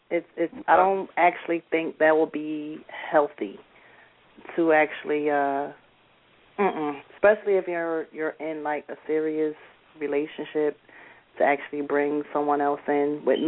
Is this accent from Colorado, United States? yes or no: no; Trenton, New Jersey, United States; I'm from Jersey, Trenton, New Jersey, capital, or whatever